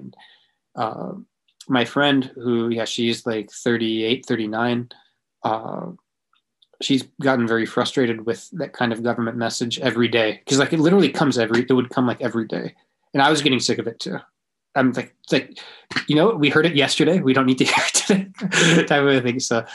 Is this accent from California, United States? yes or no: yes; Los Angeles, California, United States; now in Nara, Japan; I am from Los Angeles, but I currently live in Nara, Japan. And I live in a small village at the moment. I'll be moving soon.